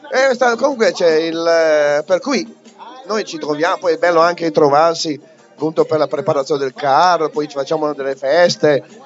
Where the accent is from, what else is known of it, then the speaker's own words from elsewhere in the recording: Parma, Emilia-Romagna, Italy; non sono di Ivrea, non sono neanche piemontese, che io sono parmigiano.